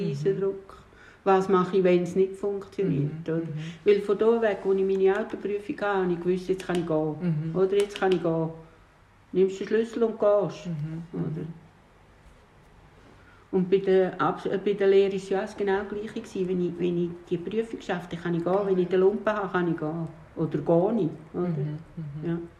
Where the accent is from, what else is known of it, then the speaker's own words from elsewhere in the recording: Switzerland; Ich habe gesagt, du hast eine Mami, du hast keinen Papi, aber du bist in der Schweiz gross gekommen.